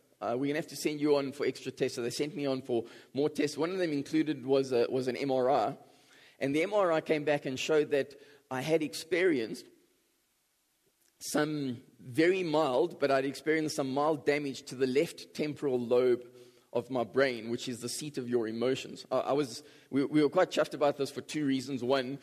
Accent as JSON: {"language": "English", "town": "East London", "region": "Eastern Cape", "country": "South Africa", "lives_now": "Johannesburg, South Africa", "said": "I'm actually originally from East London."}